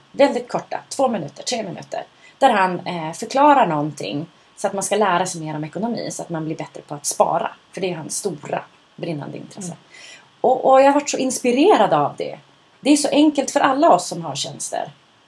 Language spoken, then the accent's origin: Swedish; Skellefteå, Västerbotten County, Sweden; För jag märker att så fort jag spelar in min röst då kommer min dialekt tillbaka. Och jag är då från Stan.